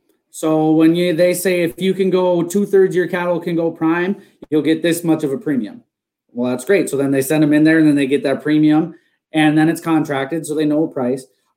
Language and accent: English; Brainerd, Minnesota, United States; You know, I grew up in Brainerd, which is a town that doesn't have much agriculture.